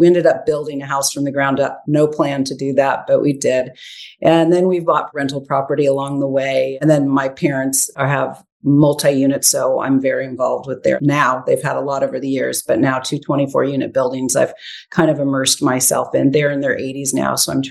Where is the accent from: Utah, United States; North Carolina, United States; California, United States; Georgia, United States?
California, United States; I'm from Northern California.